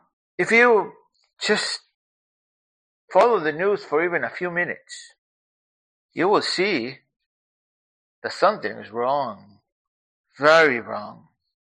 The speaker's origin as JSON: {"language": "English", "country": "Argentina", "tie": "born or raised there", "second_language": "English", "said": "I grew up in Argentina, and the worst time was the time of siesta, because there's nothing to do."}